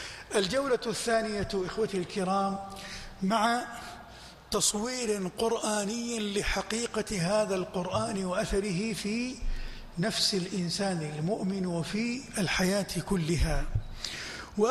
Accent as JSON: {"language": "Arabic", "town": "Jeddah", "region": "Makkah Province", "country": "Saudi Arabia", "said": "أخبرت زوجتي بأني ذاهب إلى الطائف وأنا من جدة"}